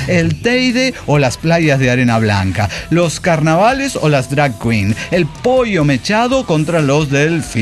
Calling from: Callao, Peru; del Callao, Perú.

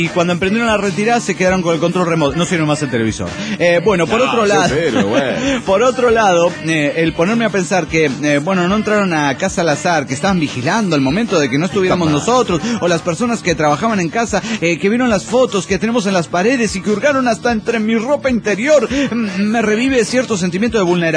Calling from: Andújar, Andalusia, Spain; de Andújar, España.

